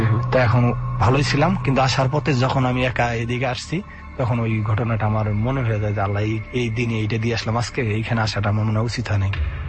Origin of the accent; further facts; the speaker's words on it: Tangail, Dhaka Division, Bangladesh; born there; also born or lived in Pirgacha; now in Dhaka, Bangladesh; আমি এখন ঢাকা টঙ্গী একটা প্রাইভেট সেক্টরে জব করতেছি, এবং আমার হোম ডিস্ট্রিক্ট জন্মস্থান টাঙ্গাইল সদর ওইখানে, আর আমার গ্রামের বাড়ি আর একটা রংপুর পীরগাছা থানায়।